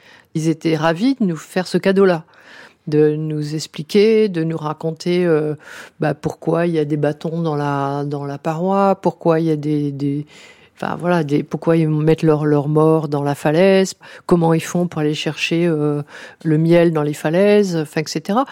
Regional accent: Fontainebleau, Île-de-France, France; quand j'étais gamine à Fontainebleau

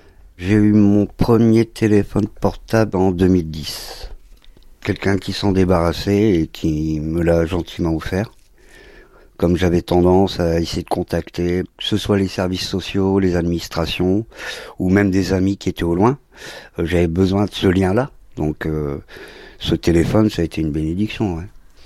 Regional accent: Condé-sur-l'Escaut, Hauts-de-France, France; also born or lived in Valenciennes; Je suis né à Valenciennes et j'ai grandi dans deux structures de la DAS, ce qu'on appelle l'ASE aujourd'hui, donc à Arthres et puis ensuite à Condé-sur-Lescaut, banlieue de Valenciennes.

